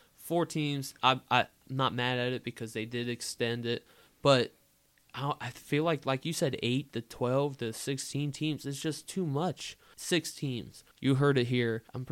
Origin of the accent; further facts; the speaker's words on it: Cleveland, Ohio, United States; But as I've gotten older, I've gotten to love my hometown Cleveland Indians.